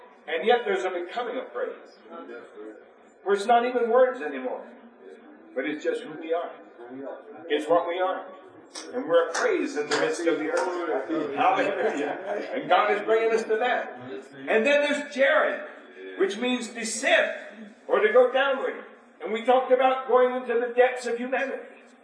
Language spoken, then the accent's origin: English; Alabama, United States; landed down there where I was raised in South Alabama.